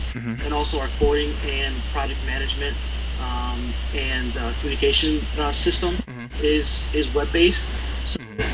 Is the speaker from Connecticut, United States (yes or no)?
no; Chicago, Illinois, United States; I was born and raised in Chicago.